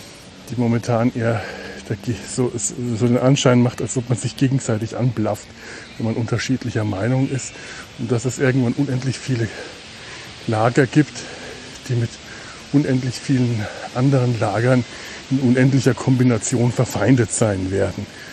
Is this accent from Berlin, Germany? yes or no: no; Cologne, North Rhine-Westphalia, Germany; Denn dafür hat man ihn ja als Kölner oder Kölnerin, ich weiß nicht.